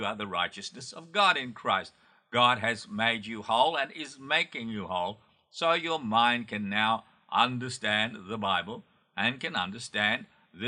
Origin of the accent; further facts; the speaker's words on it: Australia; now in United States; Originally, I was from Australia, and I had a very difficult childhood with a lot of bullying in high school